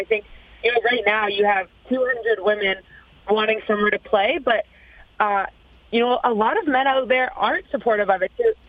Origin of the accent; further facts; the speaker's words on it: Toronto, Ontario, Canada; I grew up in Toronto.